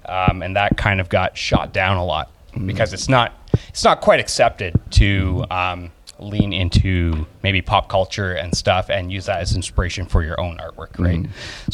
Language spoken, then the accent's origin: English; Canada; I'm from Canada